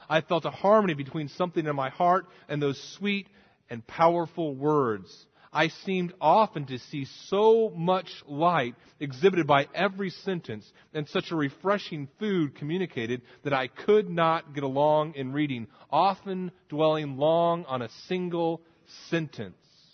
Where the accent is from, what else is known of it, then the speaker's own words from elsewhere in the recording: Scotland, United Kingdom; No more Irish jigs on the kitchen table. Besides, we're Scottish.